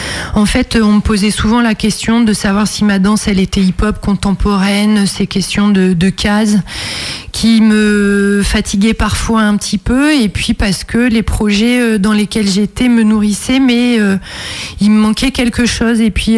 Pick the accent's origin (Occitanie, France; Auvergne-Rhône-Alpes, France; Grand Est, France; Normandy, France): Auvergne-Rhône-Alpes, France; Le Puy-en-Velay; moi je suis originaire du Puy-en-Velay en Haute-Loire.